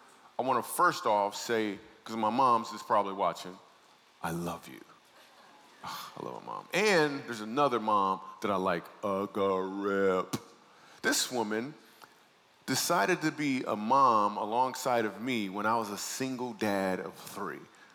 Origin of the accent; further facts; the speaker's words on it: Michigan, United States; So I grew up in Michigan, and I started doing comedy in Michigan